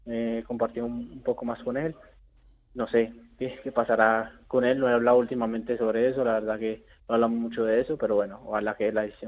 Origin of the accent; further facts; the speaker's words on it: Colombia; moved away as an adult; now in Huesca, Spain; Salí también a los 18 de Colombia aquí a Huesca